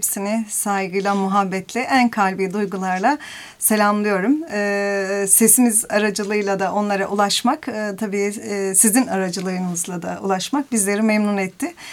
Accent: Sarıyönü, Konya, Turkey; born there; 65 Sarıyönü doğumluyum. Konya'nın bir ilçesi, küçük bir ilçesi.

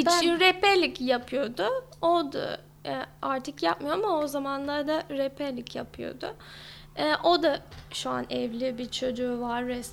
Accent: Liverpool, North West England, United Kingdom; Turkish is a second language; moved away as an adult; also born or lived in Leeds / Germany; now in Turkey; Ben İngiltere'liyim, Liverpool'da. Liverpool'da doğdum, Liverpool'da büyüdüm. Sonra üniversiteye geçtim, orada dil okudum. Ve Leeds'de okudum, yani aynı şehirde değil. Sonra Almanya'ya gittim

